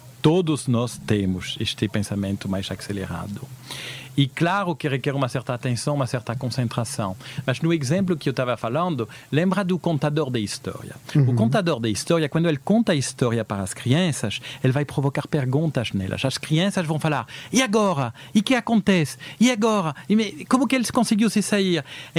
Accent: France; moved away as an adult; now in Brazil; meu sotaque, ó, eu nasci no Brasil, né? Mas com 4 anos eu fui para a França e eu voltei com 26.

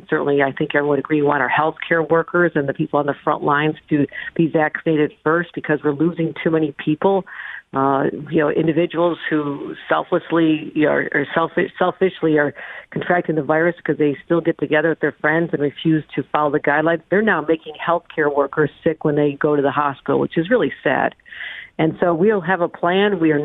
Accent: Buffalo, New York, United States; including right here in my hometown of Buffalo in Western New York.

